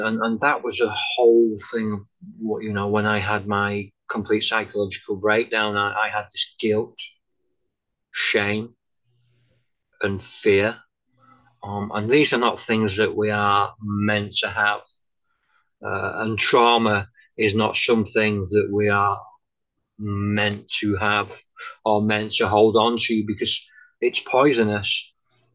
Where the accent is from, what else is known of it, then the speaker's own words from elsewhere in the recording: England, United Kingdom; But for me, as a Englishman or as a Scotsman living in England, brought up in England, that's not easy. Being brought up in the 70s and 80s with a certain generation, it's not easy for me to admit when I'm done.